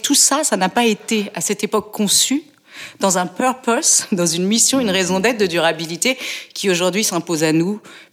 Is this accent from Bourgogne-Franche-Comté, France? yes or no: yes; Bourgogne-Franche-Comté, France; born there; Je suis provinciale. Les Parisiens vous diront, elle est provinciale. Je suis née en Bourgogne.